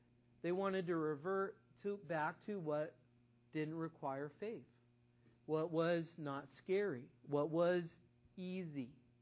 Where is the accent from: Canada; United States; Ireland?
Ireland; Well, I'm Irish, so that's what I do.